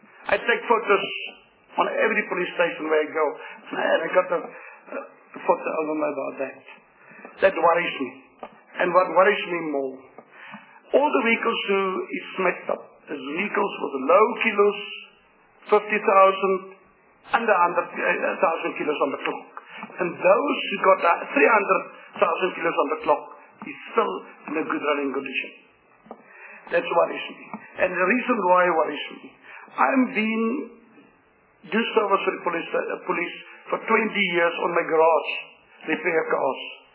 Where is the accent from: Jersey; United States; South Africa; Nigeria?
South Africa; Northern Cape; I came from the Northern Cape, where you got more drugs than people.